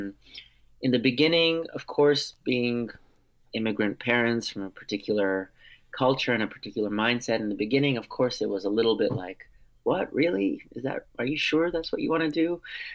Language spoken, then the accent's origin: English; Armenia; first language Armenian; English is a second language; It was my first language when I was growing up, so I learned English when I went to school when I was around 5, and yeah, it's a very important part of who I am. We are a small tribe, the Armenians